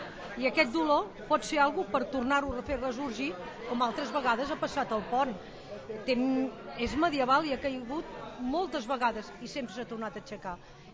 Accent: Barcelona, Catalonia, Spain; Nosaltres venim de Barcelona, de Gràcia

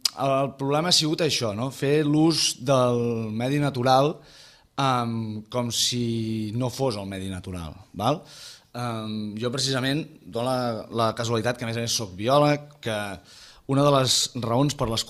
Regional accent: Montblanc, Catalonia, Spain; jo sóc de Montblanc, no? I la meva parella és de Móra la Nova.

